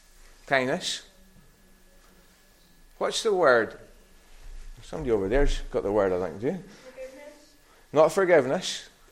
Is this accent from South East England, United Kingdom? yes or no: no; Harris, Scotland, United Kingdom; And I'm from Harris, and I don't know what to do.